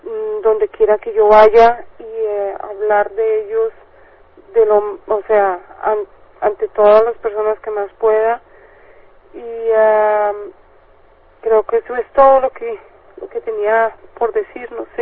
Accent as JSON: {"language": "Spanish", "country": "Colombia", "moved": "yes", "said": "yo soy de Colombia, y a mí en Colombia me hicieron 3 intervenciones en la columna. Yo llegué aquí"}